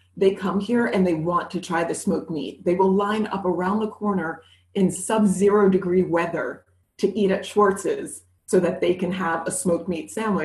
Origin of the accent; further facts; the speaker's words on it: New York City, New York, United States; So I'm a diner kid. I grew up in New York City, so I'm a diner kid.